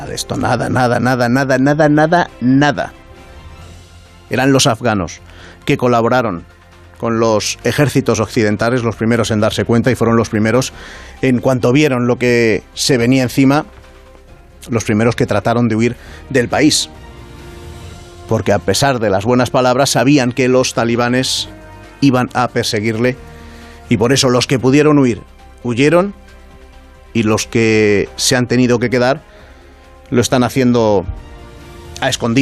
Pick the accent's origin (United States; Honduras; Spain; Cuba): Spain; Así somos los españoles y así nos planteamos el 15 de agosto, el festivo por excelencia de nuestro país